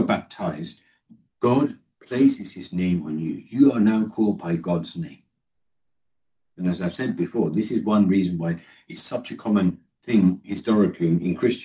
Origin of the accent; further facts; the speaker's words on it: Finland; also born or lived in Kenya; So where I grew up in Finland, and it's still the case often, babies don't get a name at all until they're baptized.